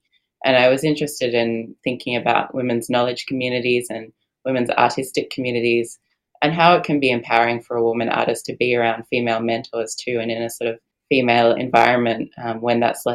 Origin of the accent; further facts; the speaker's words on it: Australia; as an Australian who's traveled to New Zealand